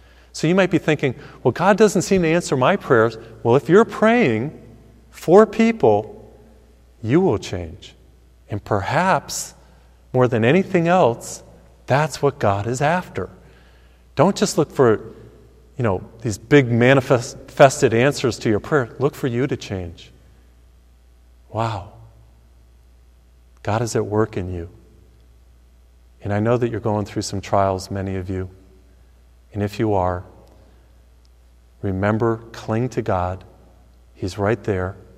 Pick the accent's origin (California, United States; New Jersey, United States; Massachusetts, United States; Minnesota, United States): Massachusetts, United States; He came from my home state of Massachusetts.